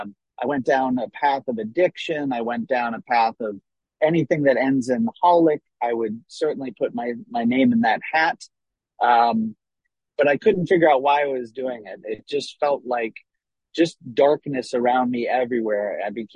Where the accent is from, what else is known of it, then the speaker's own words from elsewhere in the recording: Ohio, United States; born there; So many, many years ago, I was born in Ohio